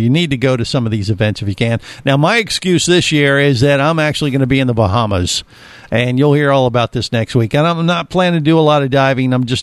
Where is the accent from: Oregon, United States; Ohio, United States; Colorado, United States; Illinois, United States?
Ohio, United States; now in Orlando, United States; I've never had the opportunity to go to it myself, even though I grew up in Ohio. Go figure. You know, we're in Orlando now